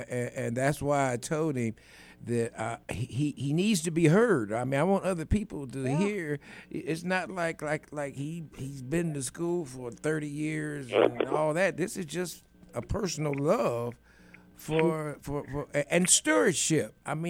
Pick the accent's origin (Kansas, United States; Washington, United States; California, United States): Kansas, United States; Kansas City; I grew up in Kansas City, Kansas, out in the Argentine district, and we were surrounded with trees, but we called it woods.